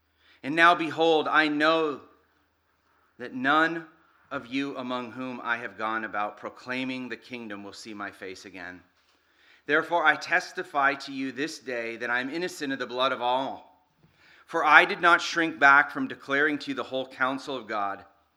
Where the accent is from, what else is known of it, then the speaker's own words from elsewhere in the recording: Vermont, United States; I grew up in Vermont. I've served as a pastor in Vermont for 20 years.